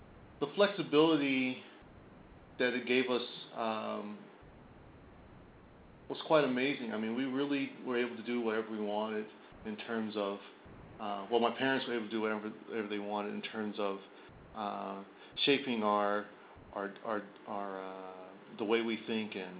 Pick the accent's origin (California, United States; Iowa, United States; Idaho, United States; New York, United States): California, United States; Mountain View; also born or lived in Oakland; Well, actually, I was born in Oakland, but I don't remember any of it. All my memory of my childhood, up until shortly before I went to community college, was in Mountain View, where I grew up.